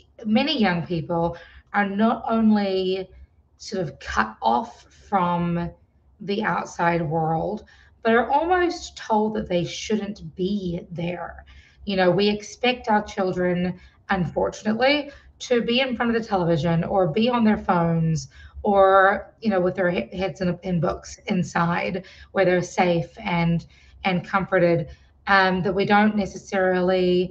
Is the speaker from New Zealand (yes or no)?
yes; New Zealand; So I grew up in New Zealand, but my father was from Fiji.